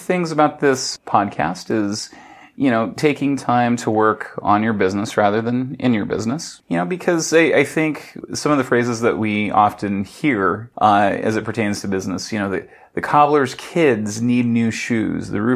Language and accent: English; Oregon, United States; And this is rain that even an Oregonian can be proud of. And guess what? I'm from Oregon.